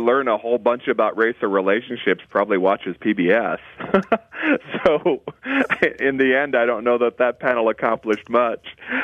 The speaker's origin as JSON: {"language": "English", "country": "India", "said": "you know, I'm an Indian, so they're politicians."}